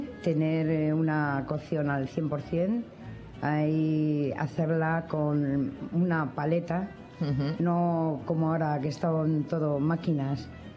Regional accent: Córdoba, Andalusia, Spain; Allí se llama tejeringo, porque yo soy cordobesa y soy de allí, sé lo que hay.

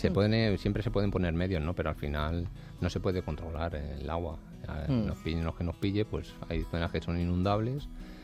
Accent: Becerril de la Sierra, Community of Madrid, Spain; also born or lived in Alcobendas; yo llevo 53 años en Becerril de la Sierra. Cuando nací en Alcobendas, pero cuando tenía 3 meses, mis padres se desplazaron a Becerril y llevo toda la vida y me quedé.

